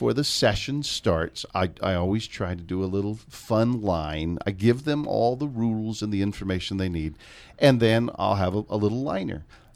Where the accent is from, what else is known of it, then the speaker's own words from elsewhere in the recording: Seattle, Washington, United States; I grew up in Seattle.